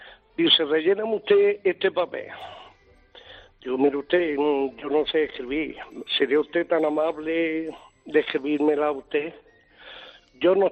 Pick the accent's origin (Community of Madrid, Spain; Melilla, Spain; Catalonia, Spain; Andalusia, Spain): Andalusia, Spain; Montilla; Te conozco personalmente un día que viniste a mi pueblo, a Montilla, a comer con unos amigos.